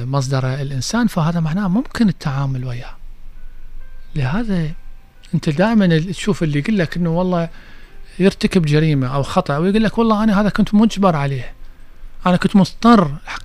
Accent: Iraq; وهي هاي مشكلتنا الازليه هسه اللي عندنا في العراق

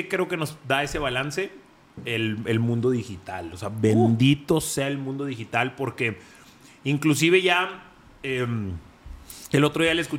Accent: Monterrey, Nuevo León, Mexico; now in Mexico City, Mexico; cuando llegué de Monterrey a la CDMX, que estoy por cumplir en enero ya 4 años viviendo aquí

